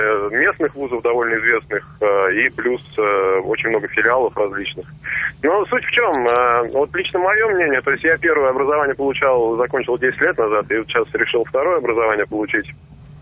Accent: Tomsk, Tomsk Oblast, Russia; Я сам Томич, да.

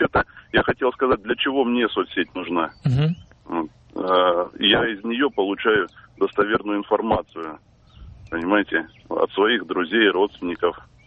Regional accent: Donetsk, Donetsk Oblast, Ukraine; Да, я с Донецка.

